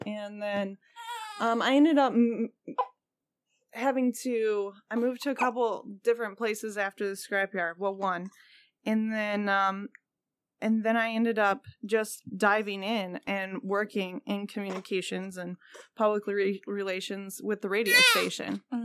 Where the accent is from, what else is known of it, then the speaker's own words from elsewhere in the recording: Buchanan, Michigan, United States; Yeah, and I grew up in Buchanan, like you.